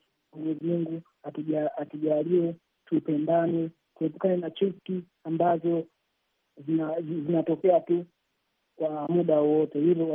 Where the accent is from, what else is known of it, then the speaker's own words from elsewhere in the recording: Dar es Salaam, Tanzania; natoka Dar es Salaam.